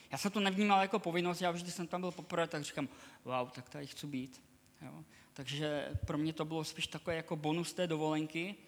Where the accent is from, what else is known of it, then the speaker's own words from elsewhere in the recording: Šumperk, Olomouc Region, Czechia; jsem ze Šumperka, ale chodím do sboru Apoštolské církve v Zábřeze. To jako křesťan jsem poměrně mladý.